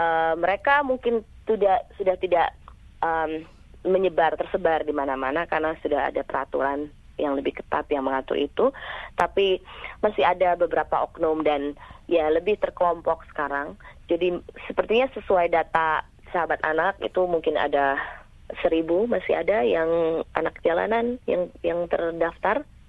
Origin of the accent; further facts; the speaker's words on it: Cirebon, West Java, Indonesia; moved away as an adult; also born or lived in Yogyakarta / Canberra; now in Bogor, Indonesia; Iya, saya dari Cirebon. Jadi orang tua saya tinggal di Cirebon. Saya lahir dan besar di Cirebon. Lalu saya kuliah di Jogja. Setelah kuliah saya langsung pindah ke Australia, ke Canberra, dan saya bekerja di sana. Ya, tinggal di sana sampai 12 tahun.